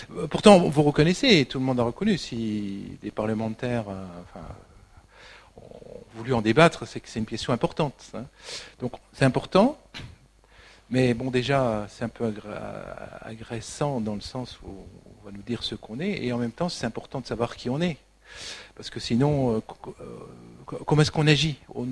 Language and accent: French; France; Qui suis-je réellement? Est-ce que je suis français? Oui. Est-ce que c'est ma seule identité?